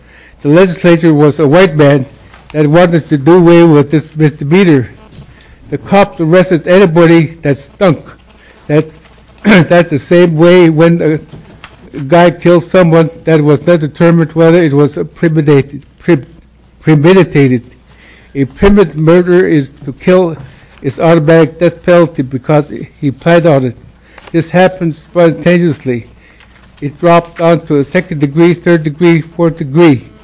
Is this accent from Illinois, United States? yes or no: no; Hoonah, Alaska, United States; I visited with Frank C. White, who I grew up with in Huna, Alaska.